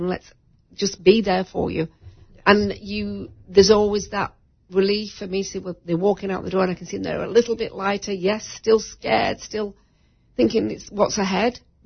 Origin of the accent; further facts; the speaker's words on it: Blackpool, North West England, United Kingdom; I mean, I'm from Blackpool in England.